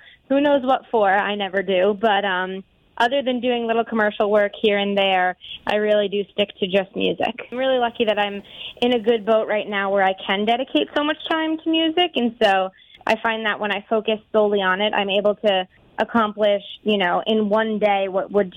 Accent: South Salem, New York, United States; Yep, I grew up in South Salem.

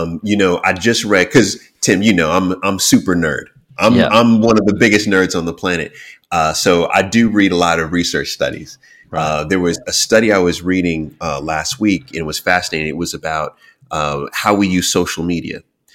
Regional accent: New York, United States; By the way, my wife was freaked out when she saw that for the first time because, you know, I'm from New York.

